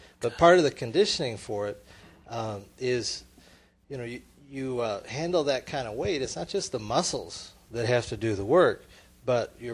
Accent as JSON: {"language": "English", "town": "Petoskey", "region": "Michigan", "country": "United States", "tie": "born or raised there", "said": "But I went up to my hometown in Petoskey, Michigan, which is about 275 miles north of Detroit, and a lot colder and snowier."}